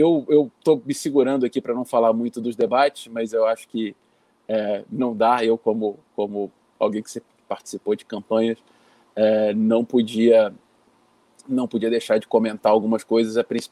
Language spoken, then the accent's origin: Portuguese; Rio de Janeiro, Brazil; eu tô aqui no Rio de Janeiro, no aprazível bairro do Cosme Velho, onde eu nasci, matando um pouco da saudade, né, da minha infância.